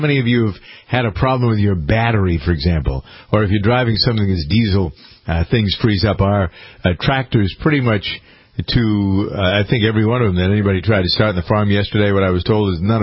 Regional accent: Massachusetts, United States; It's not like Michael grew up near where I grew up in Massachusetts.

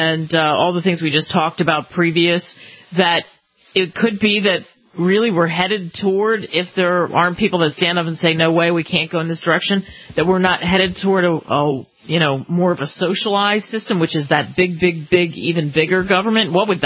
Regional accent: New Jersey, United States; I grew up in New Jersey myself and the other side of New Jersey.

